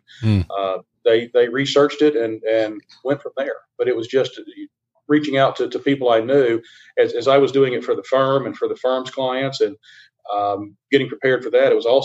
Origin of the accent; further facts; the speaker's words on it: the South, United States; accent: Southern; I'm sure that she just would love to get a hold of my Southern accent at times and just try to straighten that out for me.